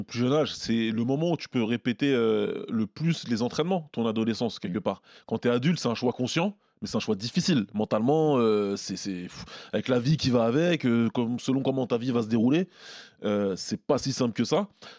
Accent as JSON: {"language": "French", "country": "Senegal", "said": "Et je suis sénégalais, n'oublions pas."}